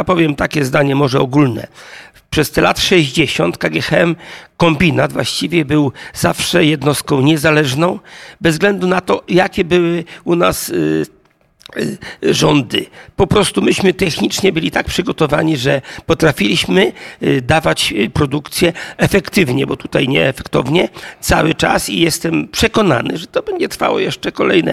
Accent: Przemyśl, Subcarpathian Voivodeship, Poland; Ja jestem z Przemyśla

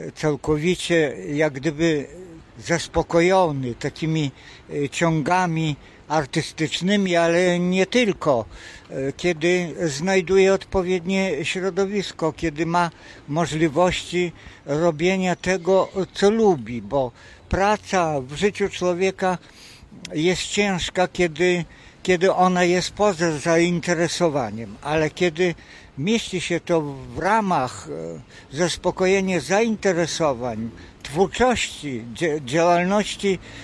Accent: Narewka, Podlaskie Voivodeship, Poland; w Narewce, bo ja jestem tutejszy, stąd. Tu taka maleńka wieś, 6 domków koło Narewki na skraju niegdyś Puszczy Lackiej, dzisiaj już przyłączona do Puszczy Białowieskiej.

